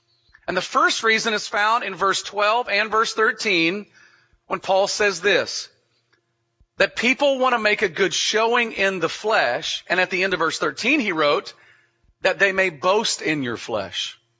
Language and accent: English; the South, United States; in my growing up in the South, that was the list of churches and the number of baptisms